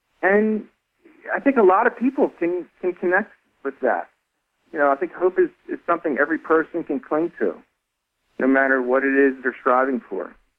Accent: New Jersey, United States; It's not hard to be a … fan when you're born and raised in New Jersey.

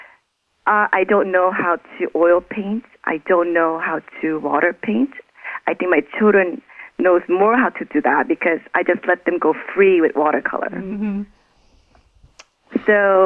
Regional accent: Thailand; Well, definitely growing up in Thailand is a different experience. I guess everyone has their own childhood stories and everyone's is different. But Thailand, it gave me a lot of color.

